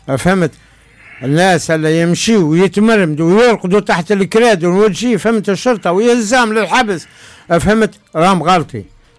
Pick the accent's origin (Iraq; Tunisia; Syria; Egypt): Tunisia; now in France; وقت نسمع بالاسم نتاع تونس نبكي في فرنسا